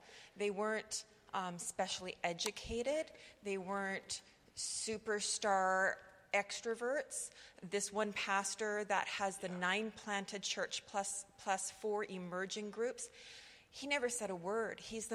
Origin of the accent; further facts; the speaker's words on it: Canada; they're so, being Canadian and in the culture that we live in, they're so bold.